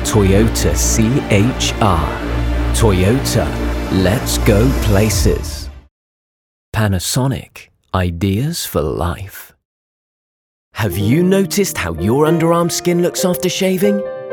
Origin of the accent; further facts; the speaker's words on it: United Kingdom; I'm a British actor.